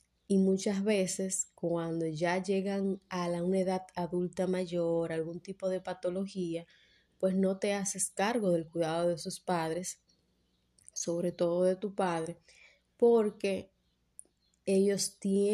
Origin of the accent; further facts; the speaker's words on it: Dominican Republic; yo soy dominicano, pero ya mi papá y mi mamá cumplieron con su deber de padre y madre